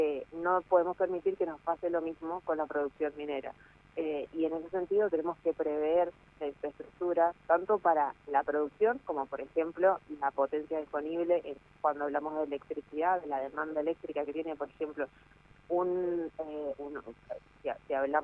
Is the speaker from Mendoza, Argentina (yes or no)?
yes; Mendoza, Argentina; nosotros como argentinos y como mendocinos especialmente